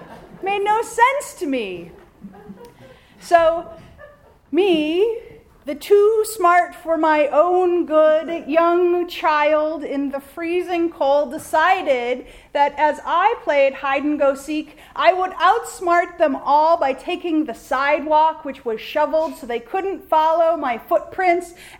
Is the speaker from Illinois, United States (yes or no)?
no; South Dakota, United States; Well, I grew up in South Dakota, and so when Advent season came, it was a little different than what it looks like outside today.